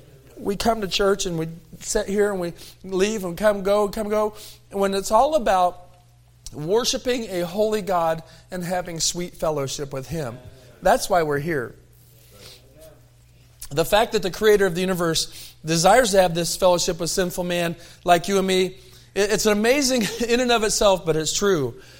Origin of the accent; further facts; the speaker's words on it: Tucson, Arizona, United States; born there; I was born in Tucson, Arizona at St. Joe's Hospital on Wilmot Avenue.